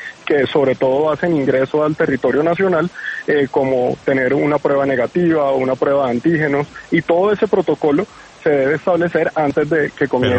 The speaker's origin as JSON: {"language": "Spanish", "country": "Colombia", "said": "todas esas medidas de autoprotección que como colombianos cada uno debemos asumir"}